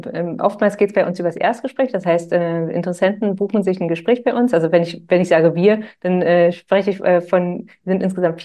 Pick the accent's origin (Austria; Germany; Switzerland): Germany; Berlin; wir kommen aus dem Süden von Berlin.